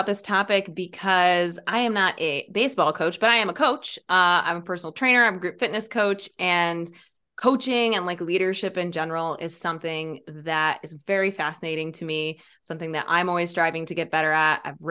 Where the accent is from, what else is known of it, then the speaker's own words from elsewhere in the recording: Peoria, Illinois, United States; And Peoria is actually my hometown in central Illinois. So I grew up just outside of Peoria.